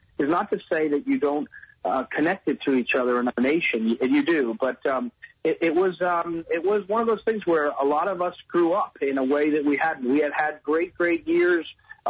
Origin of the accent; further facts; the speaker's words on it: New Jersey, United States; I grew up in New Jersey, and my high school was in Jersey City.